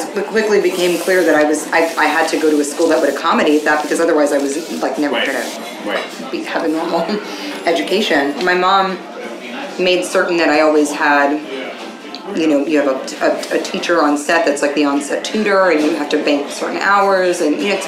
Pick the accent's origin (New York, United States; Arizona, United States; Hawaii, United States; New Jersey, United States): New York, United States; Manhattan; So we grew up in the city. I was born and raised in Manhattan. I was born in Lenox Hill Hospital.